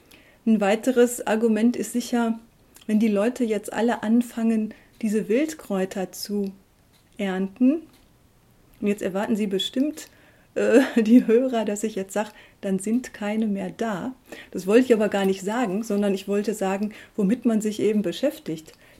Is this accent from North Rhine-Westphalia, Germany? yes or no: yes; North Rhine-Westphalia, Germany; ich komme aus dem Ruhrgebiet